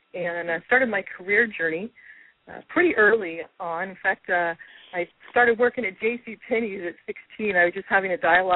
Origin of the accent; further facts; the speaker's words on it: King City, California, United States; born there; I was born in King City, California.